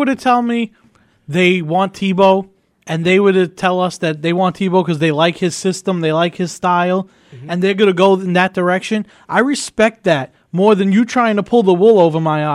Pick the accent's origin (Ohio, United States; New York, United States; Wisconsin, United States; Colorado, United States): New York, United States; New York City; I'm a New Yorker.